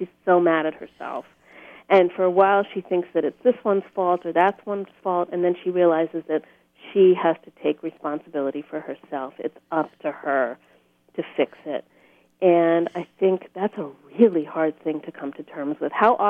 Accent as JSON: {"language": "English", "region": "Pennsylvania", "country": "United States", "tie": "born or raised there", "said": "I grew up in Pennsylvania and then I lived there in Bucks County for 18 years as an adult."}